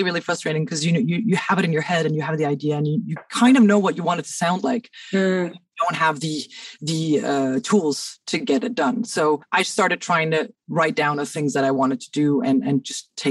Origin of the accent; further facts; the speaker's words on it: Cairo, Cairo Governorate, Egypt; now in Denmark; I've always been in Denmark since I was a kid, because my mom's Danish, my dad's Egyptian. Okay. So I grew up in Cairo, but I moved here.